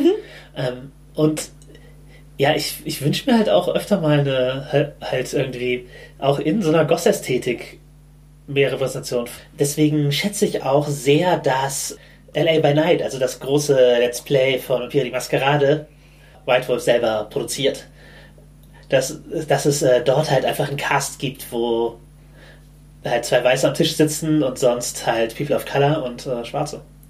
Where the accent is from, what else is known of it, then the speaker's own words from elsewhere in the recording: Germany; ich bin halt im Hamburger Speckgürtel aufgewachsen, wo ich durchaus mehr Kontakt mit Schwarzen und People of Color hatte.